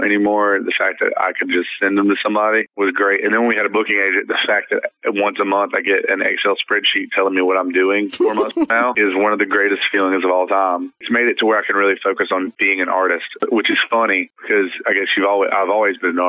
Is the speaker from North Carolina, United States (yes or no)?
yes; North Carolina, United States; A lot of folks in Texas are really leery of us because we're from North Carolina